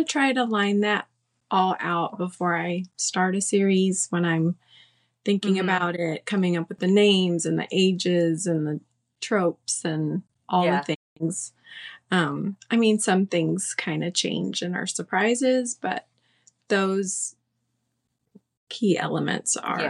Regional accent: California, United States; now in St. Paul, United States; I grew up in California, but my husband is from here. And so when I moved here, it was such a culture shock.

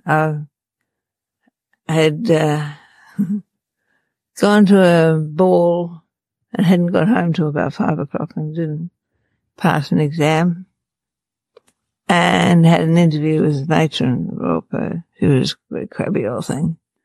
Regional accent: Mount James, Western Australia, Australia; Oh, well, everything was a bit closer. But I was the woman in charge of the house and the kitchen and stuff.

